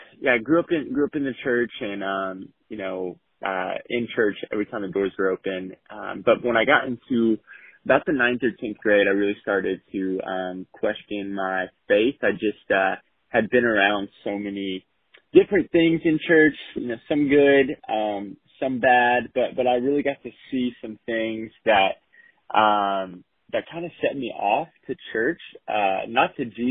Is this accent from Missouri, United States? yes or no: no; Tampa, Florida, United States; also born or lived in Lawrenceville, Georgia; Yeah, so I was born in Lawrenceville, Georgia, so just outside of Atlanta, and we moved quickly after that to Tampa, Florida, where my dad pastored a pretty awesome church down there for 16 years.